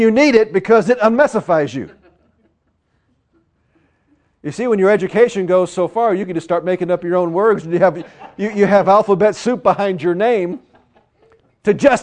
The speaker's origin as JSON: {"language": "English", "town": "St. Louis", "region": "Missouri", "country": "United States", "said": "You see, I'm from St. Louis. St. Louis, you just don't have 4-lane highways."}